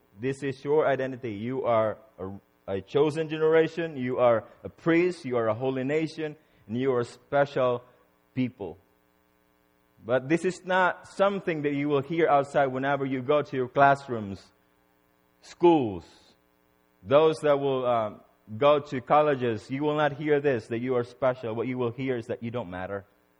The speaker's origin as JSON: {"language": "English", "country": "United States", "said": "You just show your passport or your face, I'm American, and they say, stamp, okay, you come in."}